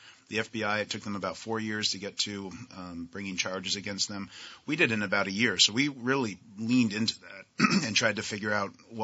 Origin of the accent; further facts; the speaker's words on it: Brattleboro, Vermont, United States; I've mentioned this before, but just like any small town in Vermont, like, it instills certain values and ways of acting on you